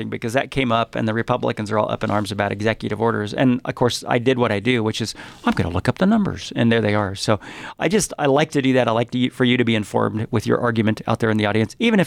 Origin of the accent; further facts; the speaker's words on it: Ireland; I'm Irish and it's coffee.